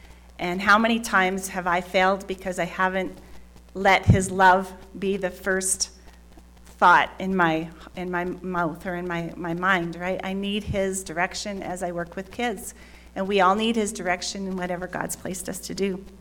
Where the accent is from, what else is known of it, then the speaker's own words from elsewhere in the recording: Canada; I'm a football fan too, but up in Canada, because I'm from Canada.